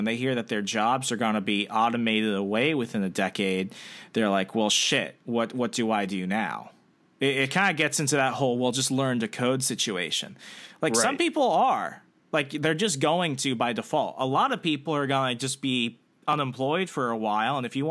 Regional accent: Arizona, United States; moved away; I'm originally from the Southwest Arizona, and I've lived throughout the country.

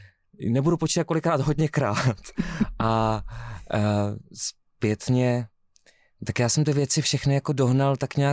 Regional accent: Sobotka, Hradec Králové Region, Czechia; já jsem původně ze Sobotky, Sobotka, Šrámková Sobotka

